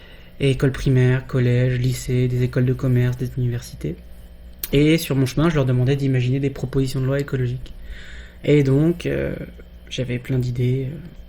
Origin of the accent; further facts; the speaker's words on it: Saint-Malo, Brittany, France; born there; Je suis né à Saint-Malo le 14 janvier 89, donc là j'ai 34 ans. Je vais sur mes 35 en janvier 2024. Et ouais, je suis un breton, expatrié comme beaucoup d'autres, la diaspora bretonne